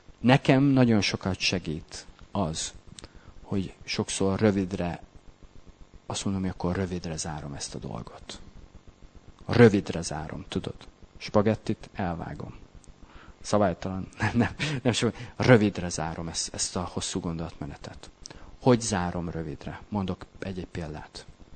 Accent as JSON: {"language": "Hungarian", "country": "Hungary", "said": "Mert azok vagyunk, magyarok vagyunk."}